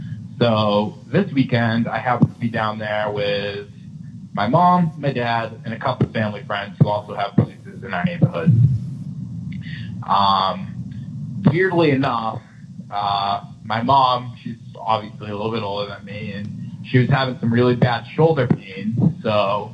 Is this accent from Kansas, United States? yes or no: no; Massachusetts, United States; I'm from Massachusetts, and it's the summertime right now, and a lot of people from Massachusetts vacation to Cape Cod.